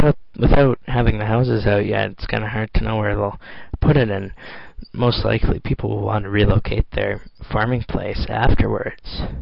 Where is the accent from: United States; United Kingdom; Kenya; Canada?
Canada; Edmonton, Alberta; Then there's also the idea that here in my hometown of Edmonton, that the university here discovered the ability to use a molecule to control electric current